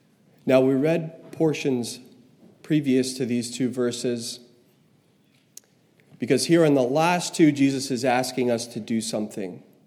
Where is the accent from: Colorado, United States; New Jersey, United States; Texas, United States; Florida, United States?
New Jersey, United States; But growing up in New Jersey, my grandparents on my mom's side, they lived on a farm in upstate New York.